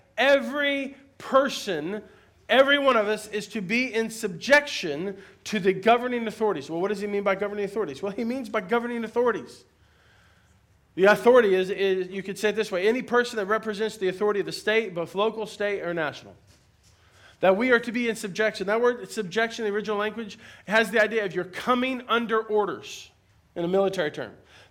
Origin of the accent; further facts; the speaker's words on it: United States; I'm going to do whatever I want to do. I'm an American.